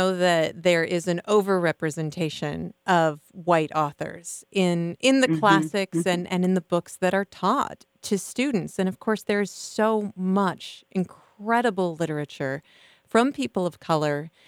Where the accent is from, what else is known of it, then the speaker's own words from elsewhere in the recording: Cedar Falls, Iowa, United States; Well, I grew up in Cedar Falls, so I'm very aware of this lack in the area.